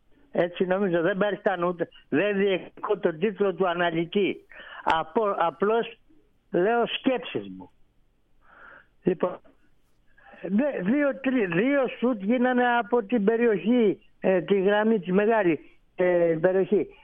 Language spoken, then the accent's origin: Greek; Patras, Western Greece, Greece; και είμαι από την Πάτρα.